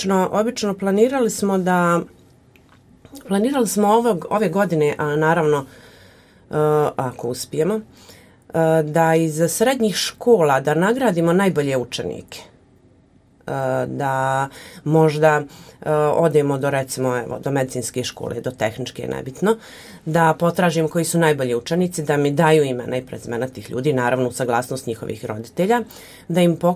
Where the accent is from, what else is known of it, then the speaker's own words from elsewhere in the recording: Sarajevo, Federation of Bosnia and Herzegovina, Bosnia & Herzegovina; now in Brčko, Bosnia and Herzegovina; Ja sam inače dijete iz Sarajeva i nije me nešto privlačila ljubav prema rijeci, prema vodi, jel? To je bila Miljacka i to je to.